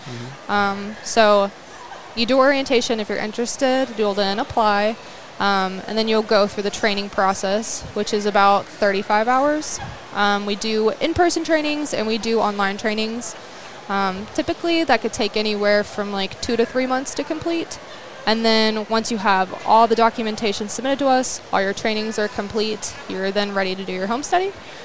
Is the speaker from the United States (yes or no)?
yes; Sanger, Texas, United States; Yes. I grew up here, actually. I grew up in Sanger, so okay. I've always been around here.